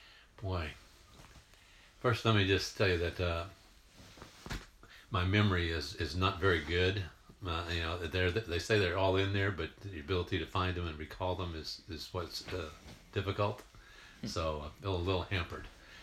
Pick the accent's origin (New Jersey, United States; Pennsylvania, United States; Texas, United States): Texas, United States; I grew up in Southeast Texas, which is very right on the Louisiana border, and very Southern, culture.